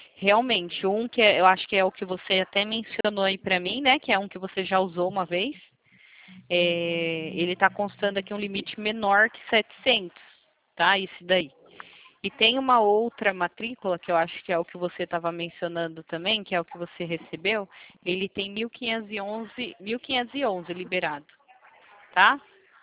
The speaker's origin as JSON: {"language": "Portuguese", "town": "Itatiba", "region": "São Paulo", "country": "Brazil", "said": "Eu sou aqui de Itatiba, São Paulo."}